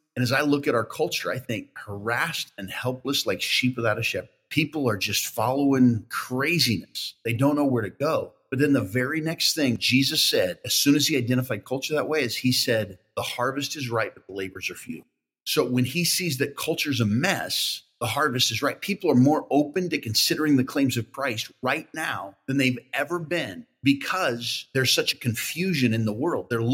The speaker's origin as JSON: {"language": "English", "town": "Spokane", "region": "Washington", "country": "United States", "tie": "born or raised there", "said": "I grew up in Spokane, Washington, and attended church from a young age"}